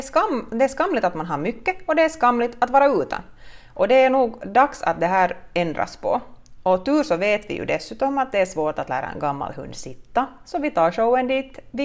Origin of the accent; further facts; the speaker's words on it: Porvoo, Uusimaa, Finland; now in Turku, Finland; Och ursprungligen så är jag från Borgo, men jag känner mig nog idag minst lika mycket som en Åbobo efter 12 år där.